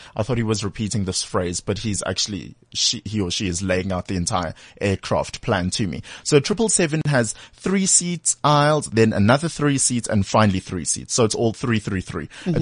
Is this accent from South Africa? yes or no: yes; Durban, KwaZulu-Natal, South Africa; But I was at home growing up in Durban